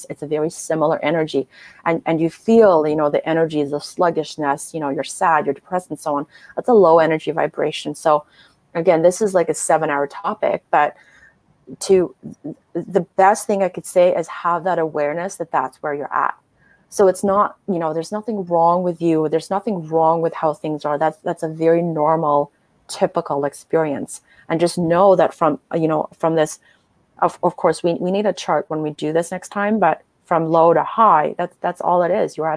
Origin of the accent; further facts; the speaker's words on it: Sweden; And that's just to pay homage to the fact that I grew up in Sweden, and that's how we spelt it.